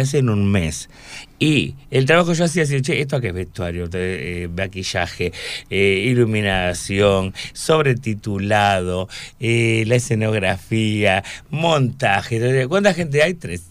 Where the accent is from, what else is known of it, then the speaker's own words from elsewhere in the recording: Avellaneda, Buenos Aires Province, Argentina; yo soy de Avellaneda y tengo un teatro que tiene 120 años